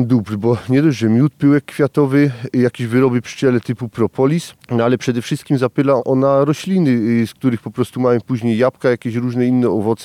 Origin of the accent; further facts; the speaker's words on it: Kuźnia Raciborska, Silesian Voivodeship, Poland; Jestem pszczelarzem z Kuźni Raciborskiej.